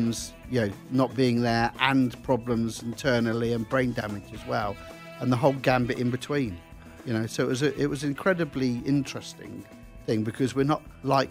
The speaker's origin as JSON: {"language": "English", "town": "Winchester", "region": "South East England", "country": "United Kingdom", "tie": "born there", "also_born_or_lived": "Bedfordshire", "said": "I was born in Winchester, the former capital of England."}